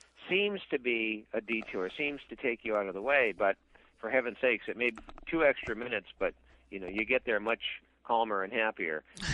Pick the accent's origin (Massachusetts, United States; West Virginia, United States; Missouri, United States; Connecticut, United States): Massachusetts, United States; Boston; now in San Francisco, United States; When I came here from Boston, and the Boston winters are hard and cold, but the Boston summers are pretty heavy and tropical also.